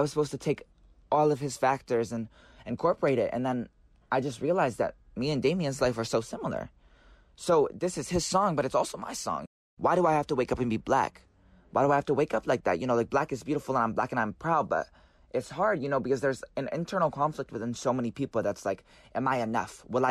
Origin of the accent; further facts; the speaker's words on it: Vermont, United States; And I think that's like one of the hardest things that I've had to deal with growing up in Vermont is feeling like I'm inferior